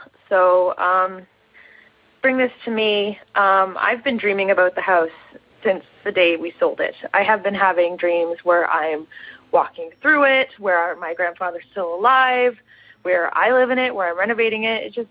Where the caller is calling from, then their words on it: Toronto, Ontario, Canada; I'm 23 years old, and I'm calling from Toronto, Canada.